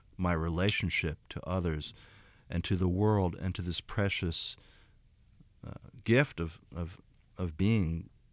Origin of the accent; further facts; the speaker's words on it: Baltimore, Maryland, United States; Because I grew up in Baltimore, and as a kid, that feeling of, you know, it snowed and we're not going to have school